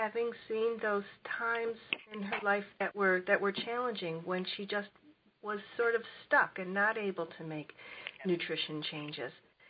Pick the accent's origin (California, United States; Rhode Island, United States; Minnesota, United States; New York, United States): California, United States; I'm from Southern California, and I work with college students.